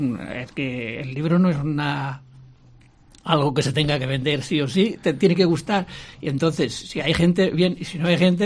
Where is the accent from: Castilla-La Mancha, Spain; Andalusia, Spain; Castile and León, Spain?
Castile and León, Spain; Ávila; los que somos de Ávila, y también nos sentimos catalanes, porque yo me siento tan abulense como catalán y español